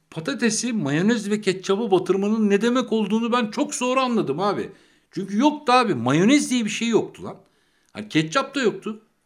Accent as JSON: {"language": "Turkish", "region": "Istanbul", "country": "Turkey", "tie": "born or raised there", "said": "Yarım yüzyıldır bu dünyada yaşıyoruz kardeşim. İstanbul çocuğuyuz bile. Doğma büyüme İstanbullu adamız yani."}